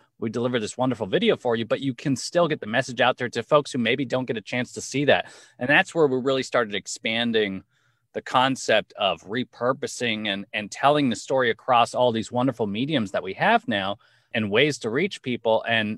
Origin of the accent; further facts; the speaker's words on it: Los Angeles, California, United States; I come from an entertainment background, being born and raised in Los Angeles, the entertainment industry capital of the world, really.